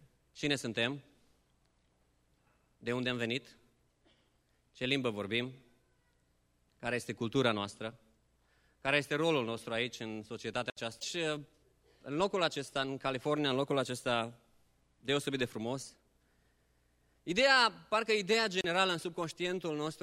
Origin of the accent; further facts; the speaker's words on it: Romania; we are Romanians who live in diaspora. Noi suntem români care locuim în diaspora.